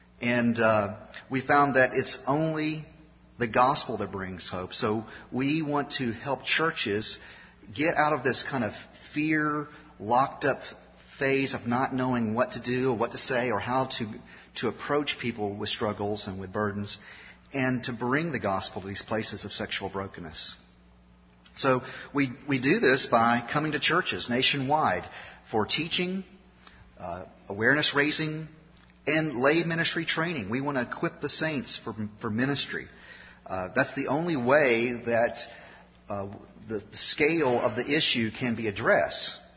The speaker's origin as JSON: {"language": "English", "town": "Memphis", "region": "Tennessee", "country": "United States", "tie": "born or raised there", "also_born_or_lived": "Chattanooga / Philadelphia", "said": "good to be back in the South. I was raised in Memphis, spent the last 13 years near Chattanooga, and then the last 7 weeks in Philadelphia."}